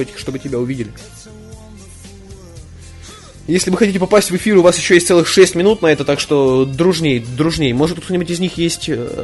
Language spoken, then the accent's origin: Russian; Belarus; как и все мы из Беларуси.